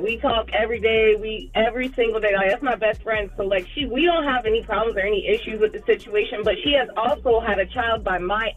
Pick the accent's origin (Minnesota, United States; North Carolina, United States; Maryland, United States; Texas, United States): North Carolina, United States; Charlotte; No, I'm from Charlotte.